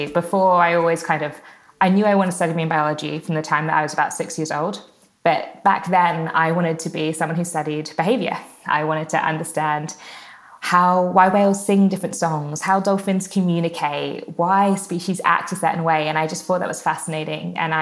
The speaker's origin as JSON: {"language": "English", "town": "Brighton", "region": "South East England", "country": "United Kingdom", "said": "And I'm from Brighton on the south coast of England."}